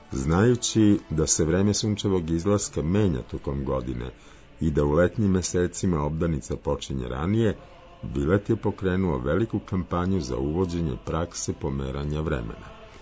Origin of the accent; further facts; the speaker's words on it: Ljubljana, Central Slovenia, Slovenia; also born or lived in Postojna / Piran / Novo Mesto; Rođen sam u Ljubljani, a živeo sam u Postojni, onda u Piranu, pa u Novom Mestu, pa ponovo u Ljubljani.